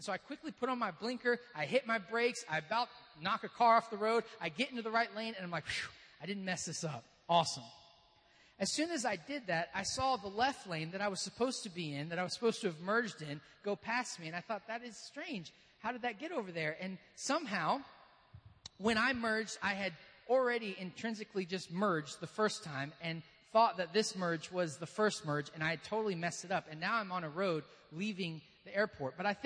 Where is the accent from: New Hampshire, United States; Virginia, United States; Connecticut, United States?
Virginia, United States; Hampton; I'm from Hampton, Virginia, not Los Angeles, California.